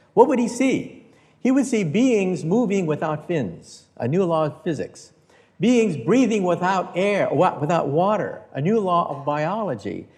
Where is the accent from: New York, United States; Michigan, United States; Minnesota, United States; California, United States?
California, United States; When I was a child, growing up outside San Francisco, I used to go to the Japanese tea garden.